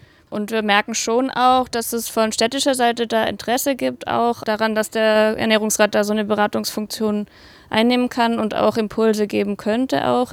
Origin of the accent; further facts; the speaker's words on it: Southern Germany, Germany; ich komme selber aus Süddeutschland